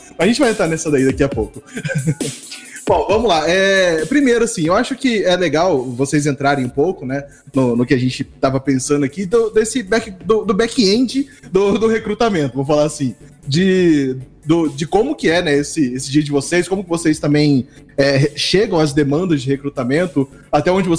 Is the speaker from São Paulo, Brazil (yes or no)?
no; Curitiba, Paraná, Brazil; E de Curitiba, eu sou